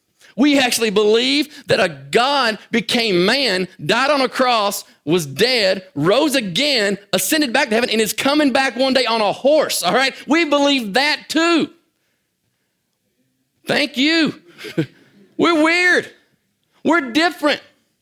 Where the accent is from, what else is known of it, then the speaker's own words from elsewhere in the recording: United States; I'm from the United States.